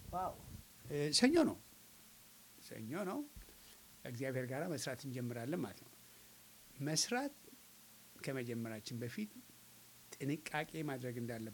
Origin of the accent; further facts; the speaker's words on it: Tigray, Ethiopia; እኔ የትግራይ ተወላጅ ነኝ፣ አገሬ ግን ኢትዮጵያ ነው።